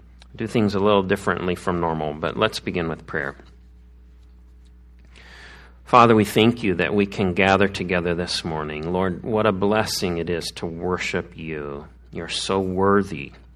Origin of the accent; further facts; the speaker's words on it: Missouri, United States; I grew up in Missouri, and the Christmas nights were cold, and we had single-pane glass windows.